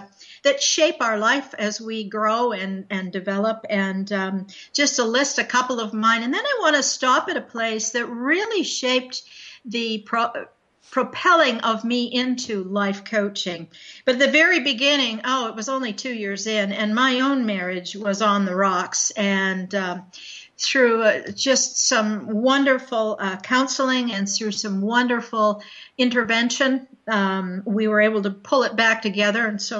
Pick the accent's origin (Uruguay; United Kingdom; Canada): Canada; Ontario; now in United States; I come from the northern shores of Lake Erie around the Great Lakes. I was raised in Ontario, Canada, so hello to all the Canadian people out there. I was raised in a rural farming background, and now I have dual citizenship.